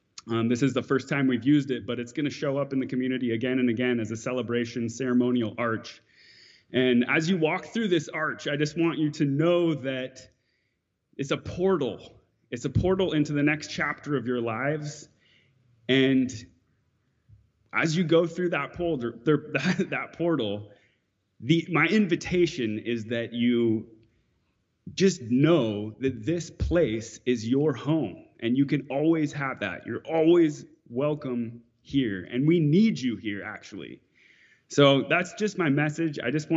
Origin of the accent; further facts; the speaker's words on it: Port Townsend, Washington, United States; Those of us who grew up in this community, myself, born and raised in Port Townsend, and I think really everyone who lives here, is raised and is held in part by this land.